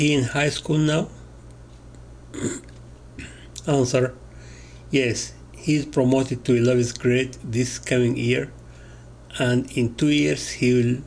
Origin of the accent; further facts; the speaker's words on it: Al-Bireh, West Bank, Palestine; born there; English is a second language; moved away; I was born in Albira, spells A-L-B-E-E-R-A. In Palestine. I have been living here for 22 years.